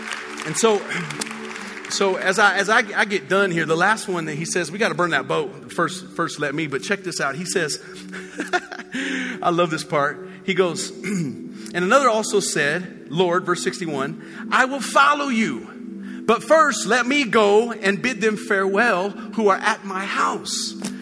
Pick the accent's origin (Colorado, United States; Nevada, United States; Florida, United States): Colorado, United States; I grew up in Colorado, and so there's this lake. A river ran through our town, and the town sat on a lake.